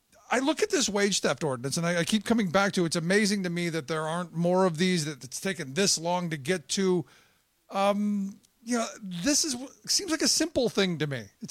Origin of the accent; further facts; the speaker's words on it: Cleveland, Ohio, United States; So some good news coming from my hometown of Cleveland, Ohio